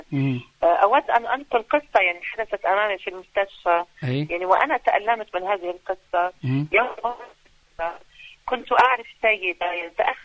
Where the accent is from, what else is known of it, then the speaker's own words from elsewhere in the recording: Lebanon; مثلا عندنا في لبنان بعد أحداث سورية الأليمة.